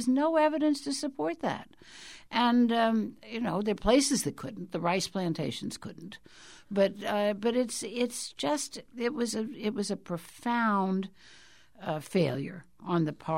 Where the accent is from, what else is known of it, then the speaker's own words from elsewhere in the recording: Louisiana, United States; Oh, they were Confederates, absolutely. I'm from Louisiana.